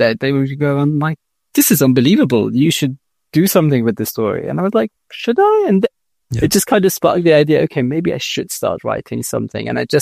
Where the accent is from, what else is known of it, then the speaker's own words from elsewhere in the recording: Iran; I do kind of a little bit feel like it was because I grew up in Iran.